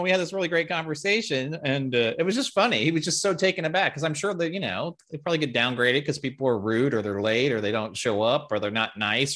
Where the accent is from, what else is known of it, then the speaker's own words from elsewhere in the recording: Kansas City, United States; hear my funny New York story about being a Midwesterner?